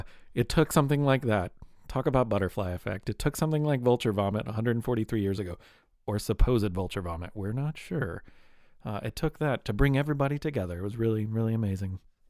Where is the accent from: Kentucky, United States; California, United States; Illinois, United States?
Kentucky, United States; Louisville; It's currently available now in my hometown of Louisville at places like the Fraser History Museum, where I spend my days as a employee.